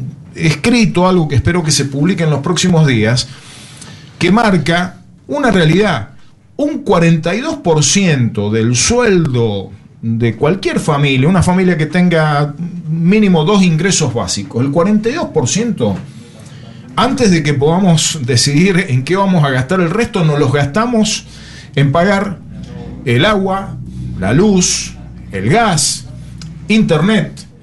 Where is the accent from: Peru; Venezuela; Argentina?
Argentina; Rodeo del Medio, Mendoza; yo soy de Rodó del Medio, no estoy viviendo allá